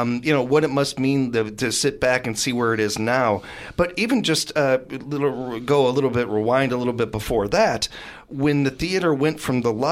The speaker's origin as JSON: {"language": "English", "town": "Chicago", "region": "Illinois", "country": "United States", "said": "being a Midwest kid, being a Chicagoan and everything."}